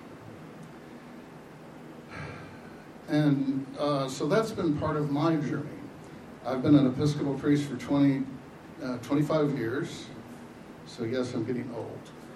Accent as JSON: {"language": "English", "town": "Shreveport", "region": "Louisiana", "country": "United States", "tie": "born there", "said": "I was born in Shreveport, Louisiana. I mean, right in the middle of redneck area, you can know it. That's my family, let me tell you."}